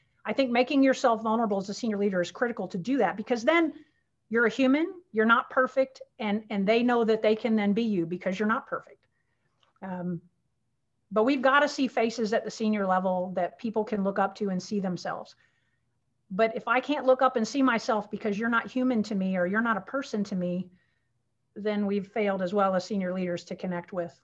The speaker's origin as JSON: {"language": "English", "region": "the South", "country": "United States", "tie": "born or raised there", "said": "So again, for me, I grew up in the South"}